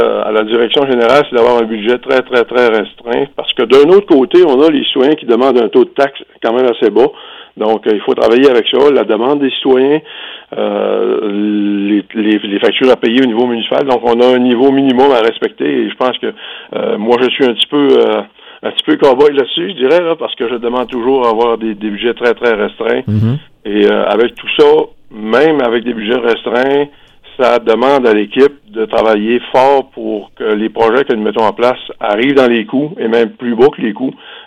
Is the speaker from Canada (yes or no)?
yes; Saint-Henri-de-Taillon, Quebec, Canada; Maintenant, nous, chez nous, à Saint-Henri-Taillon, on passe à l'action à ce niveau-là.